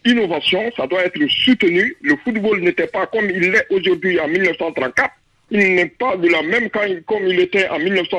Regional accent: Guinea; Moi, je suis de la Guinée, malgré que c'est l'Algérie qui a éliminé mon pays natal

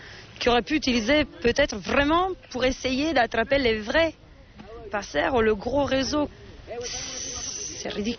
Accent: Italy; En plus, je ne suis pas française, je suis italienne.

